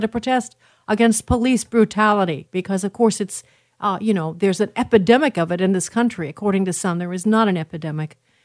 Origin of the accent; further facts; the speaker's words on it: Chicago, Illinois, United States; So the black communities are in such jeopardy, especially Chicago, my hometown, where so many are murdered and murdered and murdered their kids.